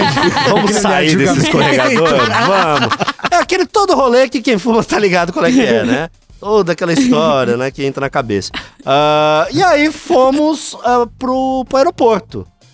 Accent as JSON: {"language": "Portuguese", "country": "Brazil", "said": "Sobrou um que eu guardava na meia pra emergência, como bom brasileiro."}